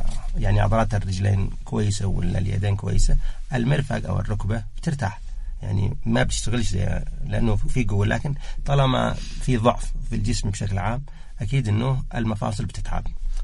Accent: Sanaa, Yemen; يعني عندنا في صنعاء

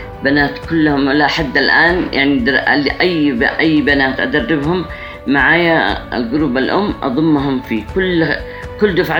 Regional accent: Aden, Yemen; بس أنا عدني يعني ما رضيت للخارج، من خارج اليمن

